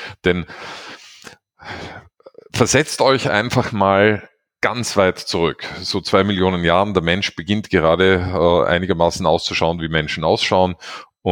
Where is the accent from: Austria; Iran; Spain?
Austria; Ich selber bin, wie man hört, eher so aus den südlicheren Gefilden, bin Österreicher, bin da in der Digitalsee auch der Quotenösi.